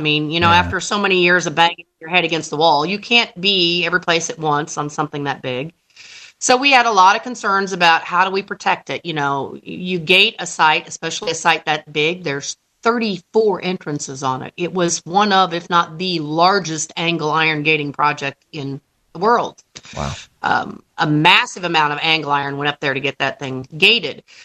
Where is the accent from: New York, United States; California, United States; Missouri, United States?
Missouri, United States; Hannibal; My fellow citizens and the folks that I grew up with there in Hannibal have embraced it.